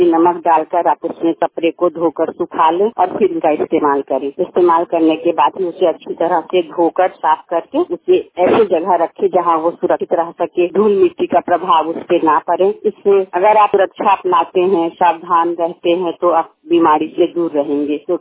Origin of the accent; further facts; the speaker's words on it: Bhagwanpur, Bihar, India; मैं वैशाली जिले के भगवानपुर प्रखंड की रहने वाली हूं